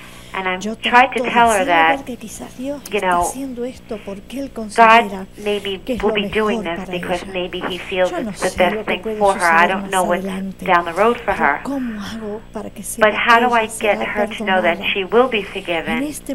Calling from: Maryland, United States; I'm from Maryland.

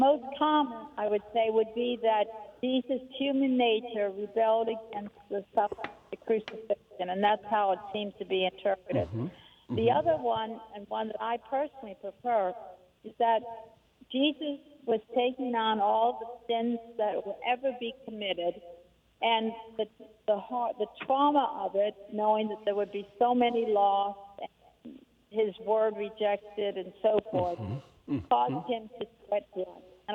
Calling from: New Orleans, Louisiana, United States; I'm calling from the New Orleans area.

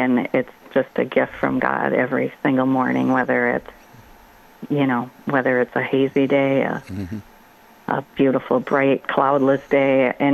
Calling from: Minnesota, United States; Hi. I'm calling from Minnesota

